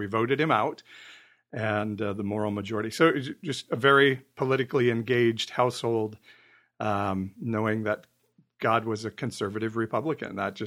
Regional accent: Midwest, United States; born or raised there

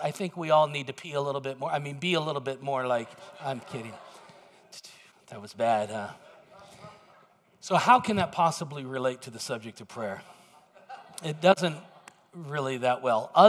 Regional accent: Fresno, California, United States; born there; I can say that. I was born in Fresno, so it's my right.

